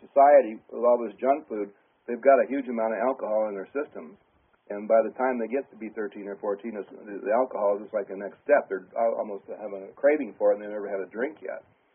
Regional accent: Ann Arbor, Michigan, United States; I'm from Michigan. I remember that.

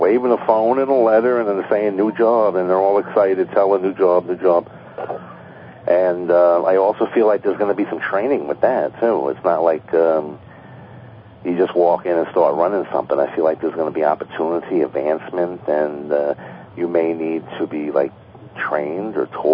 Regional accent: Catskill, New York, United States; My hometown.

